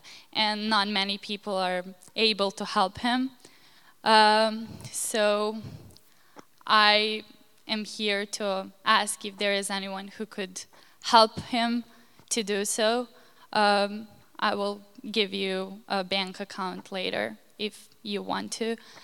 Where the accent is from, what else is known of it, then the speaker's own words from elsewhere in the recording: Serbia; English is a second language; now in United States; I'm from Serbia. I'm an exchange student here this year, and I'm staying with Crowders.